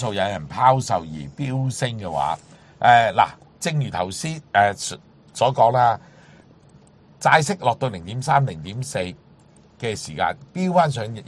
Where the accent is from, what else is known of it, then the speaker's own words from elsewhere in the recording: Hong Kong; 我哋香港人好慘嘅就係因為聯繫匯率關係啦